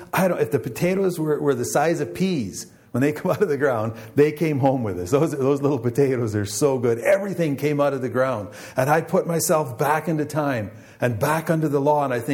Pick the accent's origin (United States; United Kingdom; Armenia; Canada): Canada; Spanish, Ontario; We're from Spanish. If we hear a siren, it could be somebody we know.